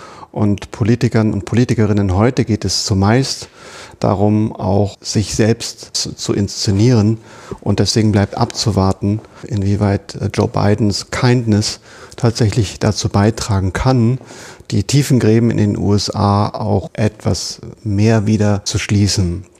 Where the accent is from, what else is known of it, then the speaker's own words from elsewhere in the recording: Rendsburg, Schleswig-Holstein, Germany; now in Berlin, Germany; Aber das war nun meine Heimatstadt. Aber auch die See ist für mich, egal wo in der Welt, Heimat, weil ich geprägt bin durch Nord- und Ostsee.